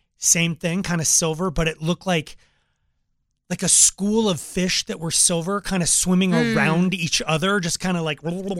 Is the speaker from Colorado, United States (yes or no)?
yes; Longmont, Colorado, United States; when I was young, there was like five lights in a row, like over my hometown of Longmont, Colorado.